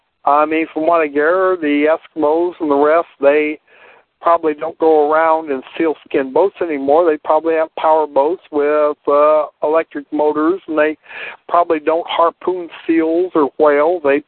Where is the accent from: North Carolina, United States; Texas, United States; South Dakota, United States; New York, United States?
South Dakota, United States; And then, where I was raised around South Dakota